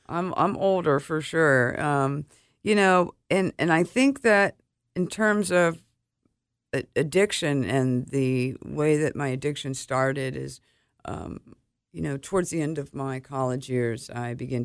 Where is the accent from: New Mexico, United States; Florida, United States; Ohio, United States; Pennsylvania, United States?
Ohio, United States; Amelia; Sure. So I grew up in Amelia, Ohio.